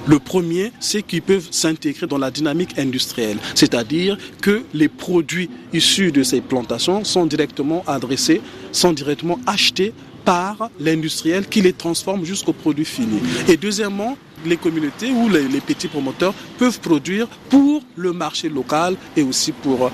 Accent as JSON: {"language": "French", "country": "Republic of the Congo", "said": "Chez nous, en République du Congo"}